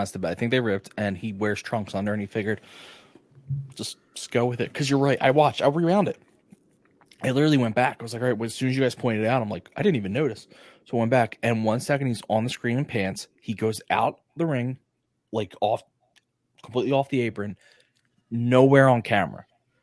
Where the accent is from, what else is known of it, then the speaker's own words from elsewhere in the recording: New Jersey, United States; I say I'm from South Jersey, so I always have another word.